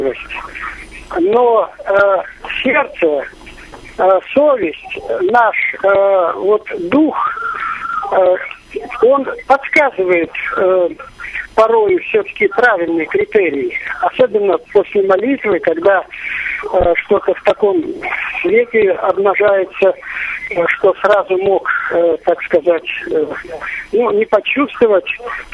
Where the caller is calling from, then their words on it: Pskov, Pskov Oblast, Russia; я с вами из Пскова.